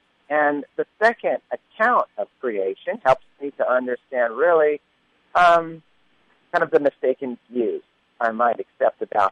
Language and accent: English; New Mexico, United States; I am from New Mexico, but I'm visiting here in Kansas City today.